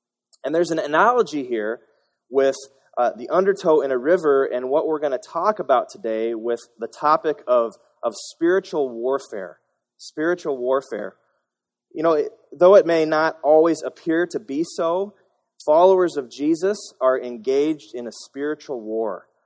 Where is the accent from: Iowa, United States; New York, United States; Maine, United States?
Iowa, United States; Now, don't hold it against me, but I grew up in Iowa